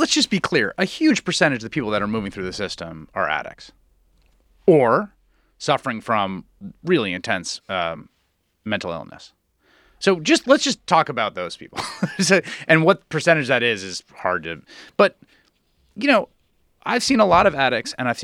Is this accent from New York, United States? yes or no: yes; The Bronx, New York, United States; my experience is growing up in the Bronx in the 1980s and 90s where it's all a patchwork.